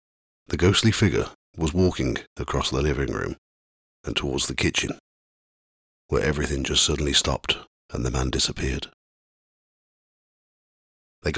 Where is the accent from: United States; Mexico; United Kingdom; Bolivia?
United Kingdom; Redditch, West Midlands; a collection of ghost stories that I've collected from my hometown over the last 20 years. In this episode, I'll be covering the areas of Headless Cross and Smallwood. Headless Cross is in the southwest of Redditch.